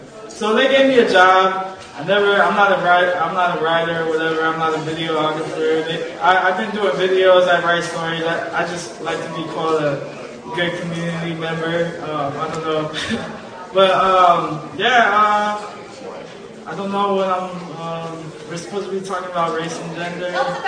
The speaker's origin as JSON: {"language": "English", "town": "San Francisco", "region": "California", "country": "United States", "tie": "born or raised there", "lives_now": "Berkeley, United States", "said": "I work in the South Bay. I actually live in the East Bay. Okay. I live in Berkeley. But I was raised in Bayview."}